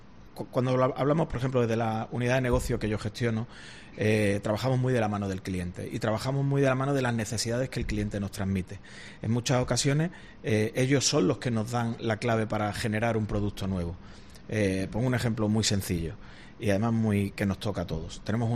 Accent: Málaga, Andalusia, Spain; somos malagueños 100%, no hay detrás fondos internacionales ni nada de eso, ¿no? Somos familias malagueñas las que estamos detrás del proyecto.

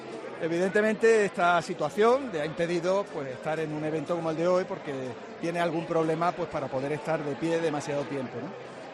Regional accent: Spain; los españoles como españoles nos perjudicamos a nosotros mismos

